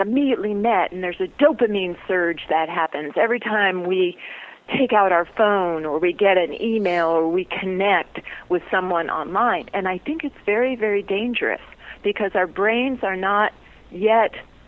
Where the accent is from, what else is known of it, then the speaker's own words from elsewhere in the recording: Los Angeles, California, United States; No, born and raised.